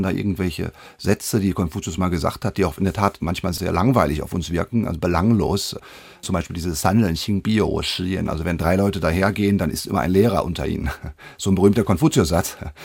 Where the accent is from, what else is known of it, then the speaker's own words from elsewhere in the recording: Northern Germany, Germany; Also ich komme aus Norddeutschland, aus der norddeutschen Tiefebene sozusagen, und irgendwie hat mich das da angezogen.